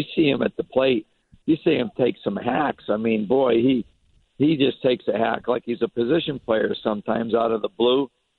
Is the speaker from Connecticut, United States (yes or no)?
yes; Connecticut, United States; He'd always come say hello, you know, knowing I was from Connecticut.